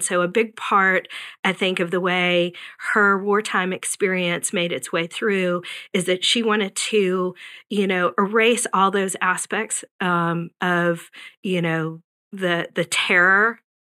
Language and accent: English; Deep South, United States; And so part of Jewish identity for me growing up in the Deep South was always fraught.